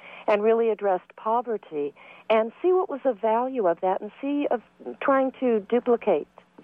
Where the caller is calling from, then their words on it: San Francisco, California, United States; San Francisco